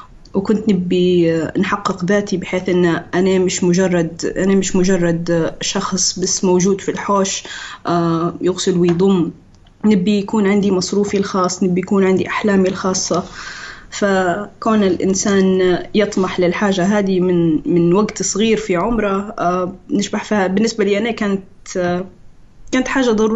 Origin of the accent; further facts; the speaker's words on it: Libya; Arabic is a second language; also born or lived in Philippines; فتربيت وعشت طفولتي في الفلبين، بين الفلبين وليبيا، روحت ليبيا في 90، فما كنتش نتكلم عربي ابدا. تعلمت اللغه العربيه في صف اول، وبعدين استقرينا في ليبيا وقعدنا في ليبيا.